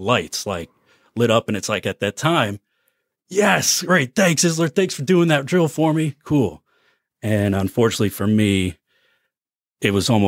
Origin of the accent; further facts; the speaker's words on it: Hasbrouck Heights, New Jersey, United States; I grew up in Lower Bergen County, Hasbrook Heights, New Jersey.